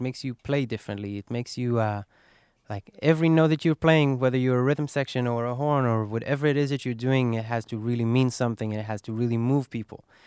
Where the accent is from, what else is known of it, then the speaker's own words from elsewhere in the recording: Israel; Me and Asaf and Aran, we're all from Israel, and we've known each other, and we've been playing together since we're like 15